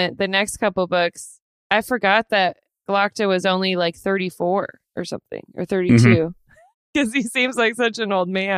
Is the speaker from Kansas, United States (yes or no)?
yes; Kansas, United States; I mean, I'm from Kansas, so of course it's part of like my life